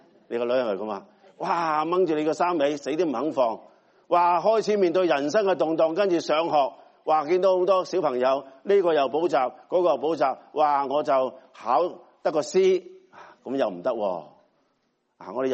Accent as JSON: {"language": "Cantonese", "country": "Hong Kong", "said": "既然我哋係来自香港关心香港"}